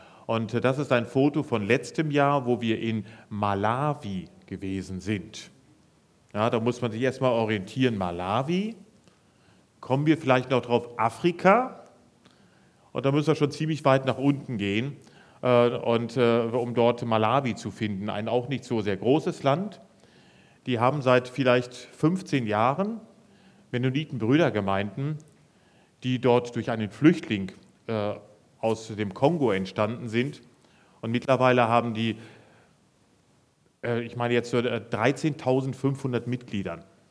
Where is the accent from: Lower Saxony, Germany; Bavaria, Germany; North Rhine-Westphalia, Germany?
North Rhine-Westphalia, Germany; Bielefeld; ich komme aus Bielefeld und bringe ganz liebe Grüße von meiner Gemeinde mit.